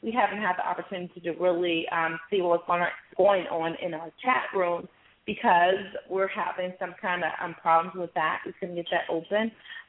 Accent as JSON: {"language": "English", "town": "Chicago", "region": "Illinois", "country": "United States", "said": "You know, I'm from Chicago, too."}